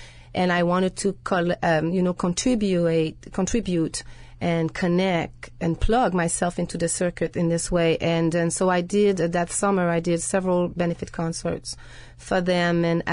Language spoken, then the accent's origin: English; Montreal, Quebec, Canada; moved away as an adult; now in United States; Okay, I am originally from Quebec province, and I lived in Quebec, and I lived in Montreal, and I've been in the States, I don't even know anymore, for quite a long time, actually. 10 years, maybe?